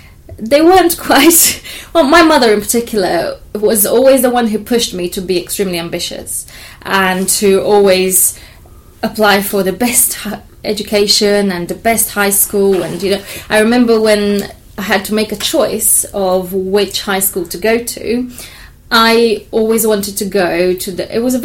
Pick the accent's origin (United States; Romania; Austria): Romania; moved away as an adult; now in Canterbury, United Kingdom; Over 10 years now. So I came to Canterbury to study. I came from Romania originally and never left, basically.